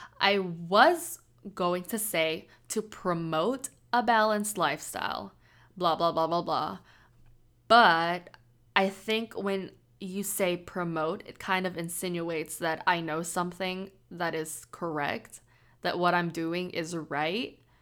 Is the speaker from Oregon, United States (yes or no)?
no; San Diego, California, United States; now in Gulfport, United States; But I'm 22 years old. I'm from San Diego, California.